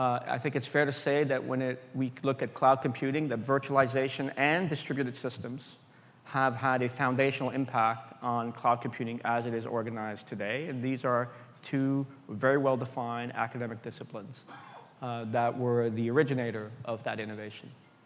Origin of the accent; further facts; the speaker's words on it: Geneva, Switzerland; I grew up in Geneva.